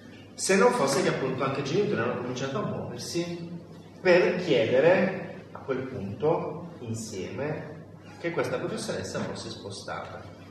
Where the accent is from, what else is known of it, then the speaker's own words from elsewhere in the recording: Foggia, Apulia, Italy; vengo da Foggia, tra l'altro, dove si terrà il prossimo 21 marzo di Libera. Foggia è una città molto difficile, complessa. Io venivo da una periferia di questa città.